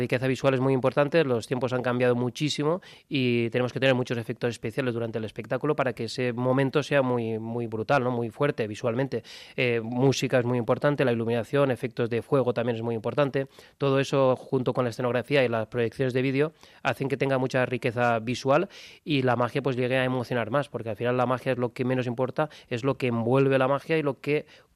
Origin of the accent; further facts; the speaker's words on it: Spain; tengo aspecto como si fuera medio escocés, medio español, y la verdad que no, soy español y me encanta ser español y me siento muy de aquí